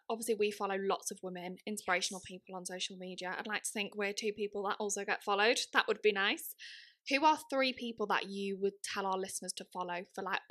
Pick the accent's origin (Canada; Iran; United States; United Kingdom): United Kingdom; Wales; She's actually very local to me. She's not far from my hometown. She's a North Wales girlie.